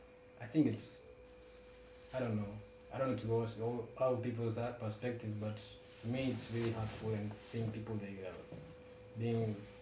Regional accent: Arusha, Tanzania; now in Moshi, Tanzania; I'm from Arusha, but I'm here Moshi for college KSP Kilimanjaro School of Pharmacy.

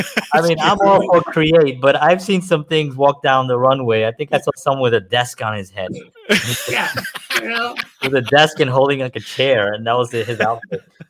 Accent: New York City, New York, United States; even when I was younger, and in New York City. I'm from New York, and if I was in Manhattan and you see these old beautiful buildings

